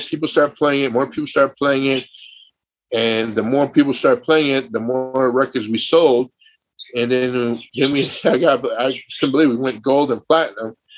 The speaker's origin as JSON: {"language": "English", "country": "Philippines", "said": "You know, I didn't plan on being the guy, being the first one, and especially being Filipino and Asian guy, being the first one, but kind of happened that way."}